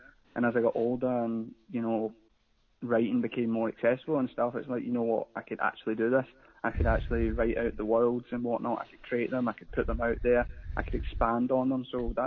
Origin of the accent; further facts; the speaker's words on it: Scotland, United Kingdom; I am from Scotland, so I do apologise. There's no subtitles on this radio show. I do hope that you can understand the accent.